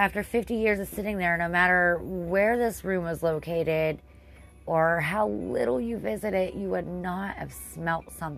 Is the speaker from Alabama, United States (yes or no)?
no; Pennsylvania, United States; For story number 4, we are going to my home state. The Hotel Bethlehem in Bethlehem, PA